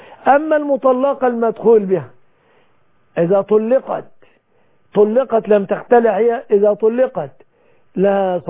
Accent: Egypt; في بلادنا مصر

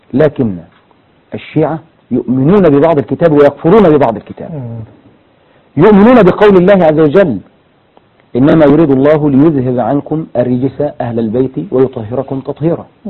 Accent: Egypt

